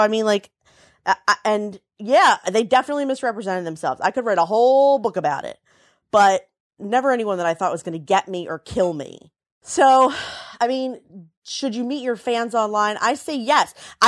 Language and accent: English; Frederick, Maryland, United States; I grew up in Frederick, Maryland. It's near the mountains. And at the time, it was not as developed as it even is now, which isn't saying much. But, like, it's an hour north of Washington, an hour east of Baltimore.